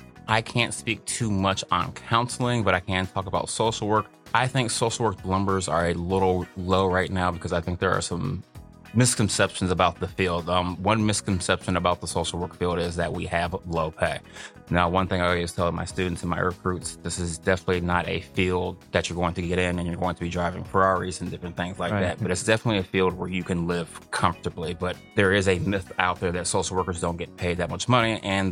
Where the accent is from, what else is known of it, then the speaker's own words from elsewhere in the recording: Ohio, United States; I am not from this area. I'm from the Stark County area, but I like to travel, so I've been in Akron and Stark County my whole life.